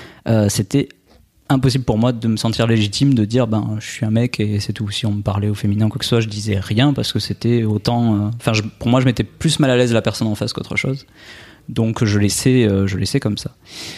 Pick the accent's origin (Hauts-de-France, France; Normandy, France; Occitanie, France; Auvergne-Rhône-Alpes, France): Occitanie, France; Albi; now in Nice, France; Oui, alors moi je suis originaire d'Albi à la base, à côté de Toulouse, mais en ce moment j'habite à Nice.